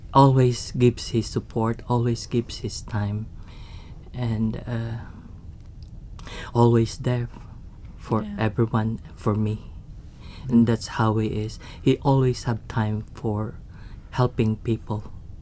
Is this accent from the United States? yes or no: no; Philippines; moved away; also born or lived in England; I'm a Filipino